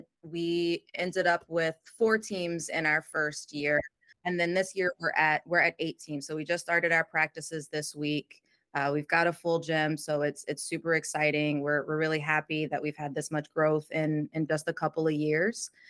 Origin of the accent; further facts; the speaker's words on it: Louisiana, United States; now in Austin, United States; I'm originally from Louisiana and I moved here to Austin in 2009.